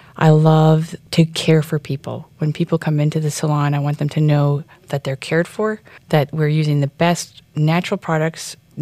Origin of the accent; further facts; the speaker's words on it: Vancouver, British Columbia, Canada; now in Cincinnati, United States; growing up in Vancouver, Canada, in British Columbia, I've been in the industry my whole life.